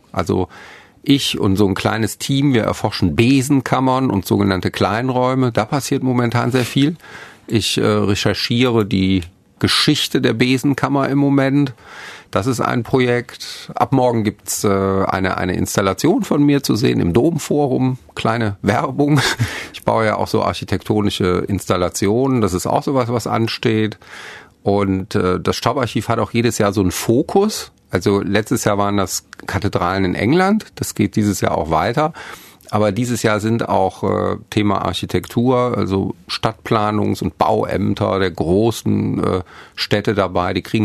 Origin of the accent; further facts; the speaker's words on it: North Rhine-Westphalia, Germany; ich habe da nur meine ersten 3 Jahre verbracht und bin dann sozusagen verschleppt worden in den Erftkreis. Und da bin ich dann älter und größer geworden.